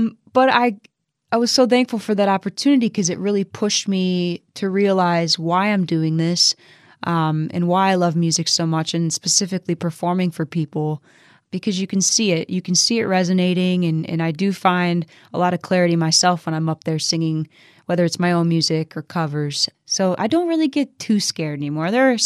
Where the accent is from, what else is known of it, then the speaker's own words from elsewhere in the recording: Michigan, United States; underestimated and have been so humbled by the support and love from Northern Michigan, and specifically my hometown.